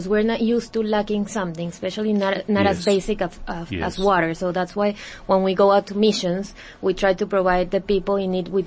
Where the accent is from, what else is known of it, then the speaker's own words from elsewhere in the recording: Venezuela; now in Miami, United States; I'm originally from Venezuela, but I'm based in Miami